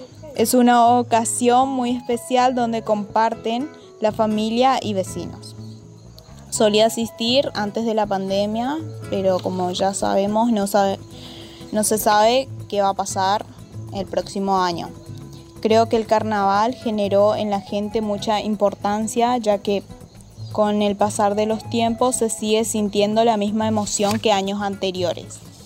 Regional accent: Formosa, Argentina; soy de la EPES número 72 y pertenezco a la provincia de Formosa.

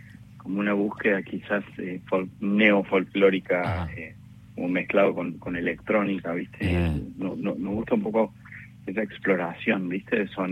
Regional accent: Córdoba, Argentina; now in Buenos Aires, Argentina; En verdad vivimos en Buenos Aires desde ya como... 13, 14 años, pero sí somos de Córdoba originalmente, digamos, arrancamos allá.

